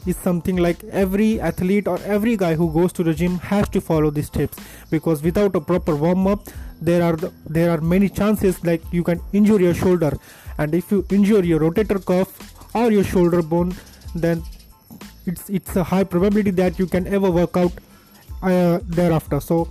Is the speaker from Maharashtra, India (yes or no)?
yes; Mumbai, Maharashtra, India; I am from Mumbai, India